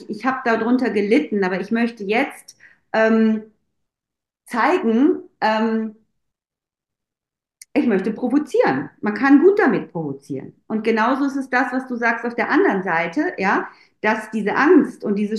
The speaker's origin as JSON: {"language": "German", "country": "Germany", "tie": "born there", "said": "ich bin in Deutschland geboren"}